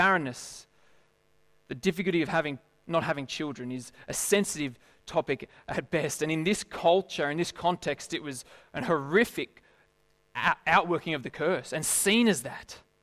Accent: Lithgow, New South Wales, Australia; I grew up in Lithgow, and just before, when I started studying at university, I left Lithgow, praise the Lord, but I left Lithgow

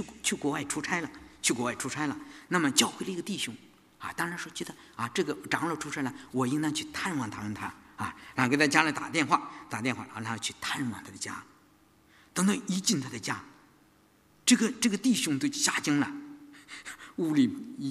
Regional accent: China; 我们出生在无神论的国家，我们接受的是无神论的教育，所以在三十岁之前，我根本心里是一个没有神的人

